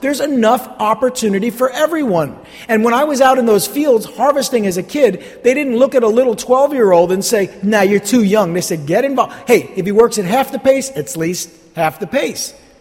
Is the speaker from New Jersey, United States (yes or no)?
yes; New Jersey, United States; I was very fortunate growing up in New Jersey to spend my summers in Sussex County in the 70s.